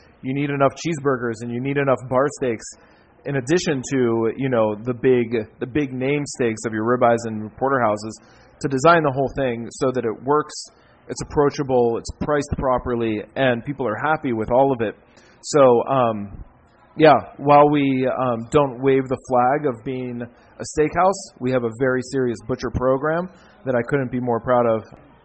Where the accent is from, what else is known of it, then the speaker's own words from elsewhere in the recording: Pittsburgh, Pennsylvania, United States; we're both from the Pittsburgh area.